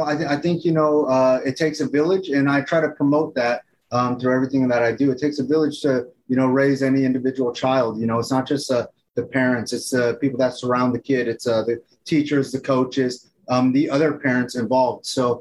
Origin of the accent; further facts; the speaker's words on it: New York, United States; Back East. I grew up back East. And I think that's where I get a little bit of my flair, a little bit of my swag, you know, back in New York